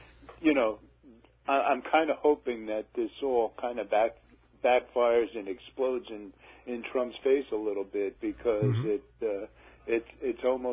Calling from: Deer Park, New York, United States; I'm calling from Deer Park.

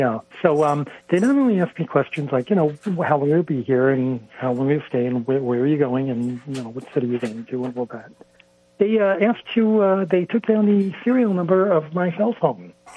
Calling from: Saint Petersburg, Russia; calling from St. Petersburg, Russia.

